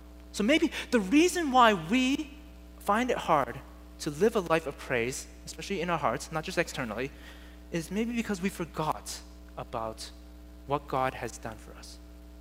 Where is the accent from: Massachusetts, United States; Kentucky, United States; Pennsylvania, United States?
Massachusetts, United States; Boston; I'm originally from Boston, and in my home church that I grew up